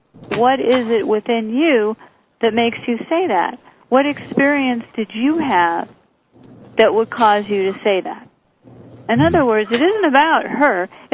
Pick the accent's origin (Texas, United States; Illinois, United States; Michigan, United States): Michigan, United States; Detroit; Maybe it's because I'm from Detroit.